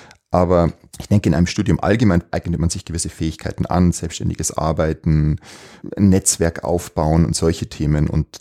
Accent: Regensburg, Bavaria, Germany; ich habe begonnen im zarten Alter von 15 Jahren in einer Pfandleihe im beschaulichen Regensburg, meiner Heimatstadt.

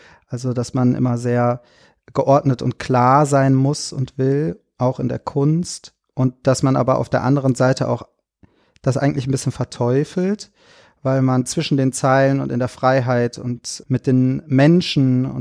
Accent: Germany; Ich bin als Kind groß geworden in Deutschland, aber ich habe einen italienischen Vater und habe deswegen auch ganz, ganz viel Zeit in Italien verbracht.

